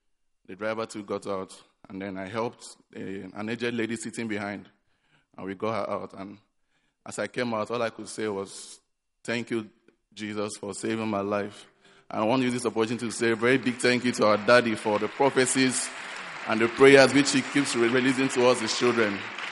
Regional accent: Nigeria; back home in Nigeria.

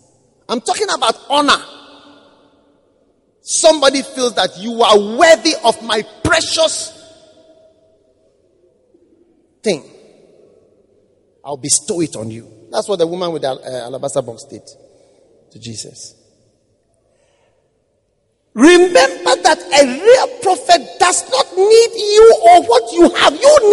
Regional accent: Ghana; Even though I was from Ghana, my person was being accepted.

